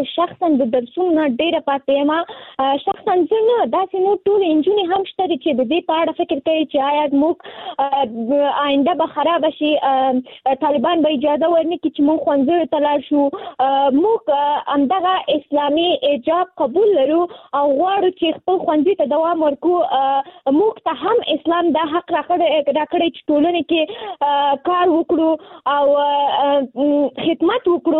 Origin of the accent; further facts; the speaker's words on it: Nangarhar, Afghanistan; now in Kabul, Afghanistan; ما د ننګرهار د ولایت نه فعلاً په کابل کې ژوند کوم او زه هم د نهم ټولګي زده کوونکی یم